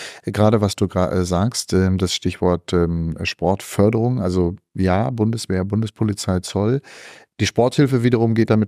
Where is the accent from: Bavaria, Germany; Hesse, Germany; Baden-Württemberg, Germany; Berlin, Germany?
Berlin, Germany; wir als Berliner, die hier leben